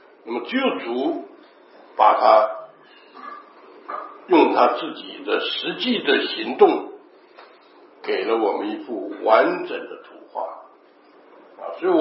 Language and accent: Chinese; China; 像我们中国人讲这样抛砖引玉啊。